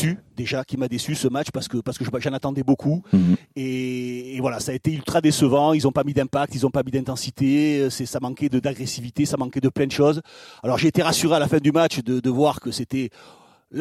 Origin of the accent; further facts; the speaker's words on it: Italy; Et là, le mec, c'est parce que je suis italien.